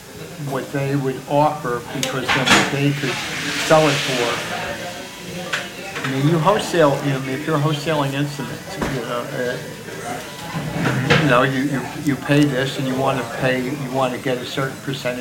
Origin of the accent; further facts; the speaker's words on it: Kearny, New Jersey, United States; A guy around the corner from where I grew up in Kearney, New Jersey.